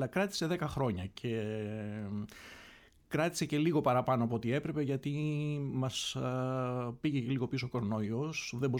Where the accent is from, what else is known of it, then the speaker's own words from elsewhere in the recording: Western Macedonia, Greece; Είμαι και εγώ από το Γράμμο, όπως και αυτός, από κάποια διπλανά χωριά.